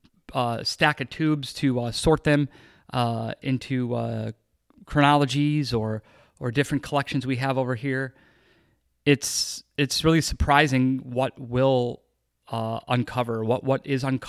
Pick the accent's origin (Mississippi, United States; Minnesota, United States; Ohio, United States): Ohio, United States; Cleveland; But I grew up in Cleveland in that world, and got into writing and poetry as a young person.